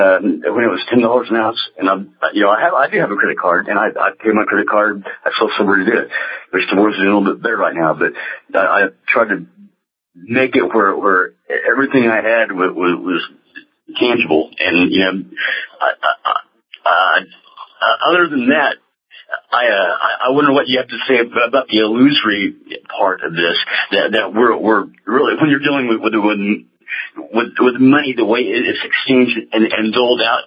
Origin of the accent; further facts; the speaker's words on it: Oklahoma, United States; I am from Oklahoma.